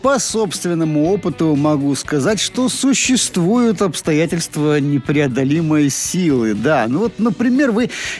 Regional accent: Rostov-on-Don, Rostov Oblast, Russia; Ну, я вот из Ростова, вы из Таганрога.

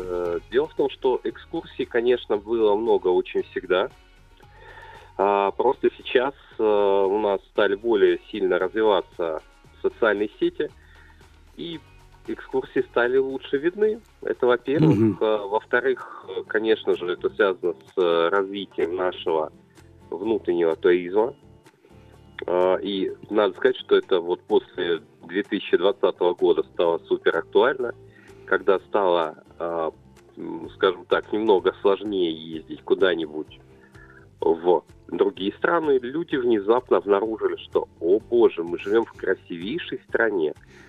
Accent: Rostov-on-Don, Rostov Oblast, Russia; also born or lived in Saint Petersburg; я на самом-то деле родился в городе Ленинграде. Угу. И моя семья сюда переехала, когда мне было уже примерно лет 8.

